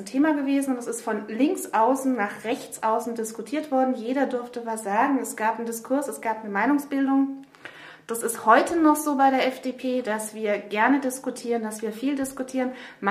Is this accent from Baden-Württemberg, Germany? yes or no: no; Nuremberg, Bavaria, Germany; Ja, ich bin wirklich gebürtige Nürnbergerin, gebürtige Fränkin. Ich bin hier vor fast 50 Jahren, muss man jetzt leider schon sagen, zur Welt gekommen, habe in Nürnberg mein Abitur gemacht